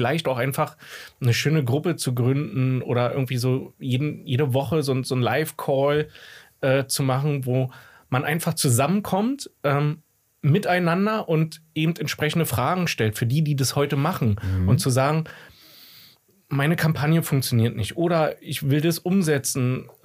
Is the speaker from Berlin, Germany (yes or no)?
yes; Berlin, Germany; accent: Berlin dialect; Ich habe ja nicht aufgepasst, ob ich diesmal Berlinert habe oder nicht. Aber ich passiert nicht. Wahrscheinlich ich automatisch. Nicht. Ich versuche immer nicht zu Berlinern.